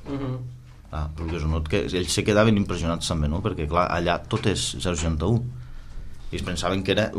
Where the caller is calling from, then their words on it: L'Ametlla de Mar, Catalonia, Spain; Sí, soc de l'Ametlla, de l'Ametlla de Mar